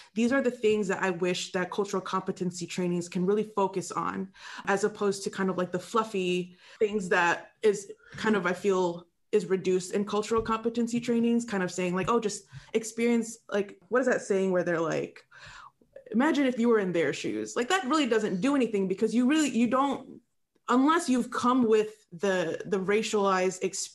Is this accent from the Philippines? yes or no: yes; Philippines; There are still US military bases in Asia today, even in the Philippines, my home country.